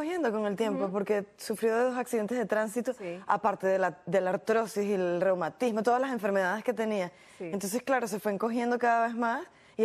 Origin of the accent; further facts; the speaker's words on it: Venezuela; moved away; Yo como venezolana, que también salí del país por la situación dura que estamos viviendo por allá